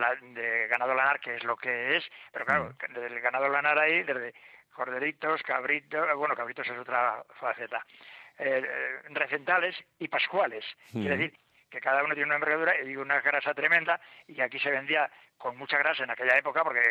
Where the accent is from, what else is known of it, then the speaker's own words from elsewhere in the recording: Castilla-La Mancha, Spain; yo en mi pueblo, que es en la provincia, en un pueblecito de la provincia de Guadalajara, muy pequeño, he recuperado cosas antiguas.